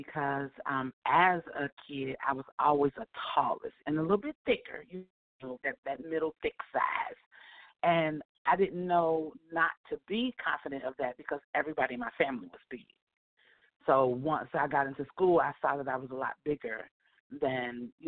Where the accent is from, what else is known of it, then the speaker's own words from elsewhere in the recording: Cincinnati, Ohio, United States; also born or lived in Athens, Georgia; No, in Athens, Georgia, and then Cincinnati, Ohio.